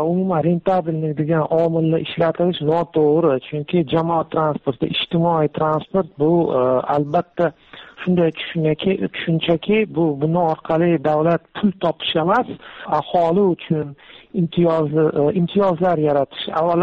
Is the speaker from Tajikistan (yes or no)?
no; Tashkent, Uzbekistan; ko'p turamiz Toshkentlikmiz.